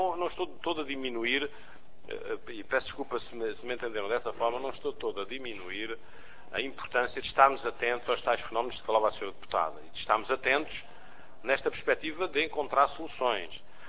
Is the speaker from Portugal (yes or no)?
yes; Alentejo, Portugal; E se calhar para um alentejano, eu sou alentejano